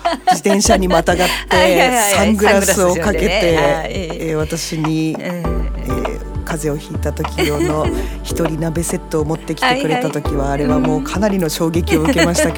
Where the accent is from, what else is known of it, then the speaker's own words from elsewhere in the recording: Eniwa, Hokkaido, Japan; だから例えばうちの実家は恵庭にあるわけですけども